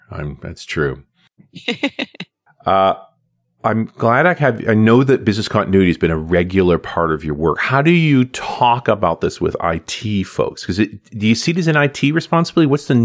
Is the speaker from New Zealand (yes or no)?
yes; New Zealand; born there; I was born in New Zealand, even though to a Canadian father, and so I got both citizenship.